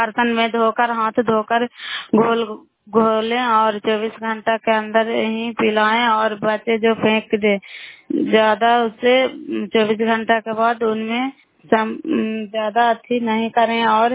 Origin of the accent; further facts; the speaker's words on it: Bairiganj, Bihar, India; नालंदा जिला कराय ब्लॉक मकरौता पंचायत ग्राम बैरीगंज की निवासी हूँ